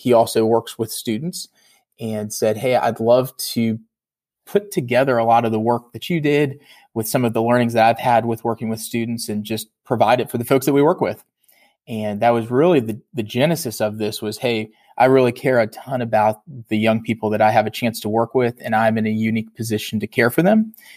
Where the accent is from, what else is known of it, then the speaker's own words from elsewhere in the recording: Virginia, United States; I'm originally from Virginia.